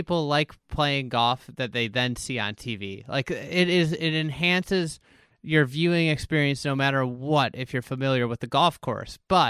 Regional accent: Scotland, United Kingdom; But growing up in Scotland

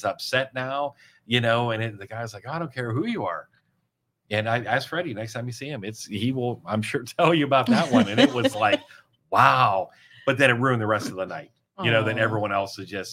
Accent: Austintown, Ohio, United States; And I'm from Austin Town, so I used the Austin Town Fitch Wrestlers one year.

